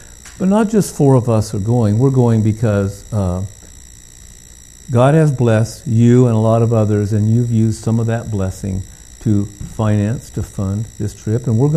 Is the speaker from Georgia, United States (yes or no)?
no; Lowell, Massachusetts, United States; I went to school with him. We grew up in Lowell together.